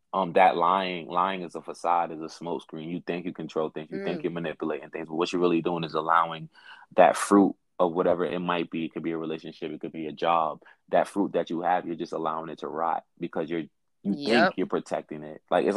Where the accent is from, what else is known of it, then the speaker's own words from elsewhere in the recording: Brooklyn, New York, United States; I'm from New York. So like, and I was raised in Brooklyn.